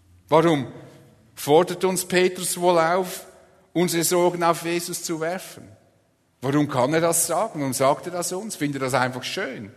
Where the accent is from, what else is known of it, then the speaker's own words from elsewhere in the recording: Switzerland; wäre das für mich als Schweizer ein schwieriges Unterfangen